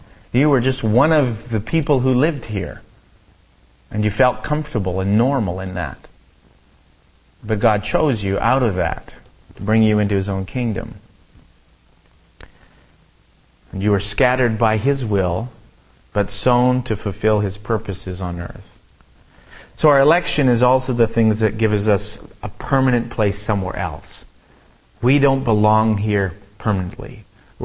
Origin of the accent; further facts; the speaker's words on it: Canada; I guess in one sense, I guess I'm in exile from Canada, but I don't feel that different.